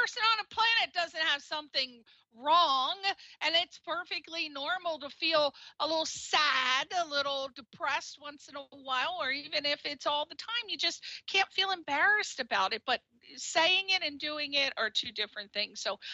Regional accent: East Coast, United States; That's the way I was raised. I'm from the East Coast. And people on the East Coast, we go out of our way to make sure people are okay.

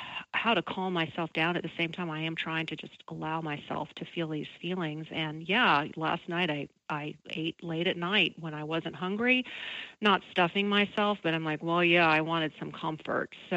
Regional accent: the South, United States; now in Los Angeles, United States; I'm here in LA, but I'm also from the South.

